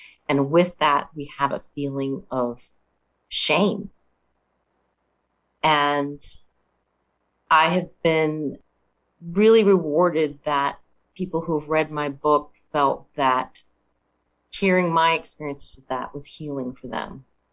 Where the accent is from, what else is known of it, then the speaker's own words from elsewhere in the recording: California, United States; Well, I grew up in California, and I admit that I had some of my own stereotypes when I came to the South.